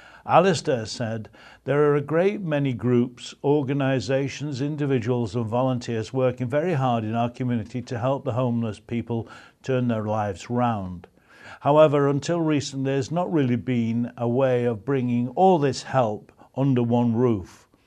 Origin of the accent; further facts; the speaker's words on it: Manchester, North West England, United Kingdom; The idea was hatched in my hometown of Manchester